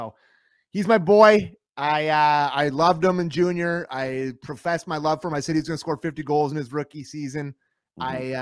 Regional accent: Canada; As Canadian hockey fans, we need him to turn it around.

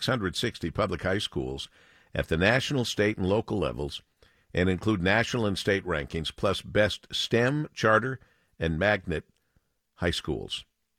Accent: Monroe, Michigan, United States; my hometown of Monroe, Michigan

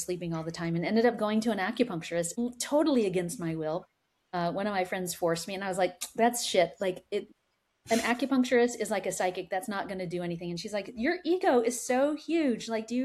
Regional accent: Arlington, Texas, United States; also born or lived in Dallas; So I grew up in Central Texas in Dallas and Arlington, and I was a competitive gymnast

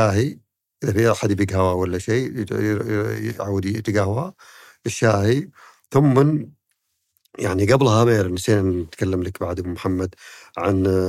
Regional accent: Riyadh, Riyadh Province, Saudi Arabia; يعني بتكلمك عن الرياض بحكم أني من أهل الرياض، أسر الرياض يعني تلقاها

